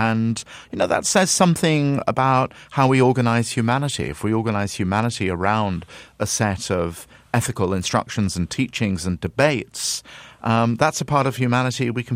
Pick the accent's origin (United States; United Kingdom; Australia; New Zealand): United Kingdom; Nobody, least of all me, as a little kid growing up in Britain in the 1950s